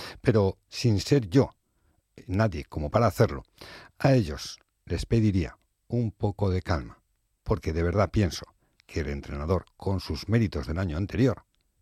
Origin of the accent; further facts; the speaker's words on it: Valencian Community, Spain; Somos valencianos, no es una crítica, es una realidad.